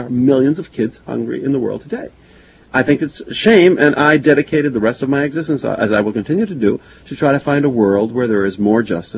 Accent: Argentina; also born or lived in New York, United States / Chile; Well, I was born in Argentina, and when I was 2.5, I came to the United States. I came to this city, New York, and I spent the next 10 years of my life here.

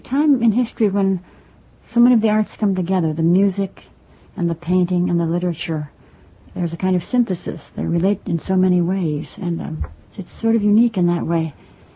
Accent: Ann Arbor, Michigan, United States; I grew up in Ann Arbor, Michigan, and my father taught chemistry at the university there.

